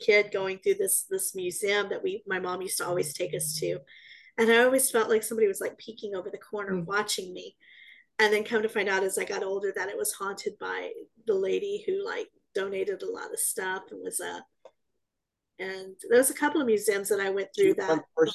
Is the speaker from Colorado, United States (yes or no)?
no; San Antonio, Texas, United States; We grew up in San Antonio, Texas, and that's a hot spot itself